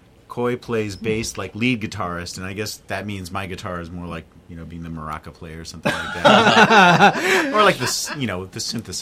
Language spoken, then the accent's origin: English; Davis, California, United States; I grew up in Davis, yes.